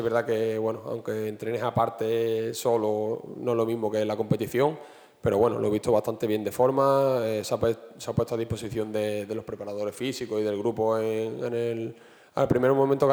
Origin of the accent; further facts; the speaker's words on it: Huelva, Andalusia, Spain; somos muchos jugadores de Huelva, muchos jugadores que nos duele esto, que nos hemos criado aquí